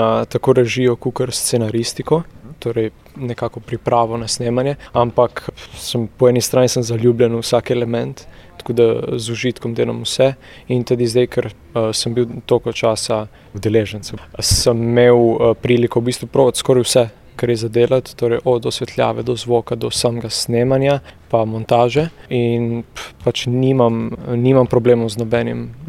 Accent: Sežana, Coastal–Karst, Slovenia; prihajam iz Sežane, imam 17 let

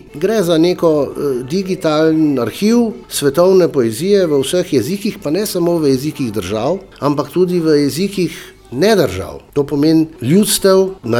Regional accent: Ljubljana, Central Slovenia, Slovenia; mi smo le iz Ljubljane bili, nihče nas ni poznal

